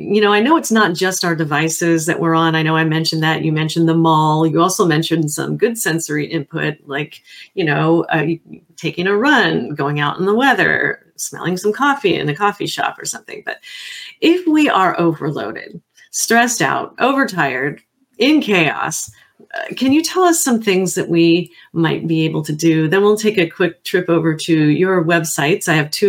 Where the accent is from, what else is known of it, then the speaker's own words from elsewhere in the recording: Hawaii, United States; I am Hawaiian, and I like being able to show this picture whenever I mention life domains.